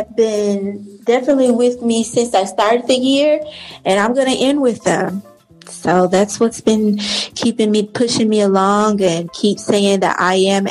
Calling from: Atlanta, Georgia, United States; I'm calling you out of Atlanta, Georgia.

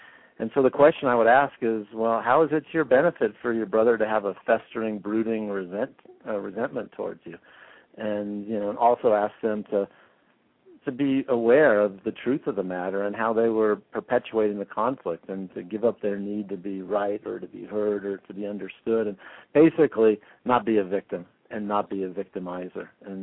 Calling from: Crested Butte, Colorado, United States; I'm in Crested Butte, John, and thanks so much for having me on your show. Crested Butte, Colorado, that is.

